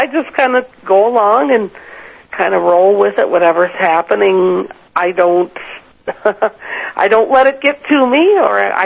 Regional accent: Iowa, United States; now in Huntsville, United States; Oh, no, I grew up in Iowa, actually.

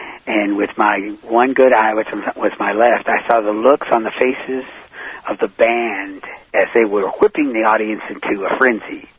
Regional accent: Claxton, Georgia, United States; also born or lived in Savannah; I was born in Savannah, Georgia. The first 5 years I lived in actually a little town called Claxton, right next to a place called Manassas, which was so small, one side of the science is entering, the other side of the science is leaving.

